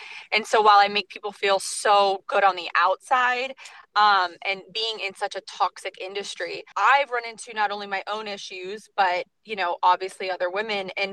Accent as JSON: {"language": "English", "town": "Cleveland", "region": "Ohio", "country": "United States", "moved": "yes", "said": "So I am originally from Cleveland and I moved out this way 5 years ago."}